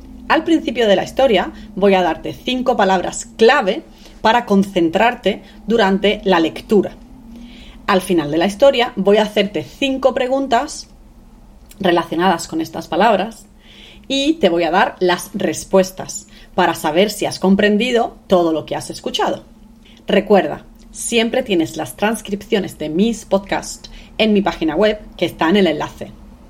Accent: Andalusia, Spain; soy una andaluza muy divertida con ganas de enseñarte español.

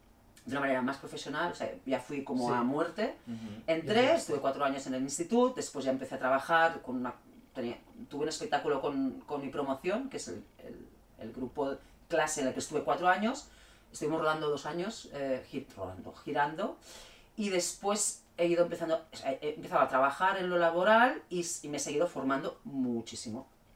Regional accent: Reus, Catalonia, Spain; now in Barcelona, Spain; Yo vengo de Reus, me fui a vivir a Barcelona

